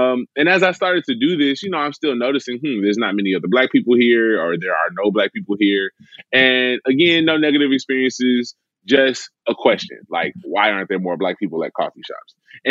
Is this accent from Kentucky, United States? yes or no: no; Memphis, Tennessee, United States; And I grew up in Memphis my whole life